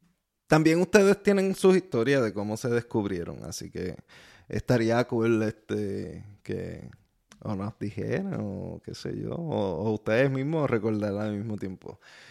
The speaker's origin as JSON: {"language": "Spanish", "town": "Sabana Llana", "country": "Puerto Rico", "tie": "born or raised there", "said": "No, no, yo me crié en Sabana Llana."}